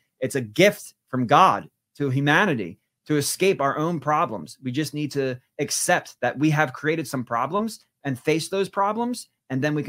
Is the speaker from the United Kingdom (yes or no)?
no; United States; because I'm an American, and I think the death of the dollar would introduce a lot of risk into my life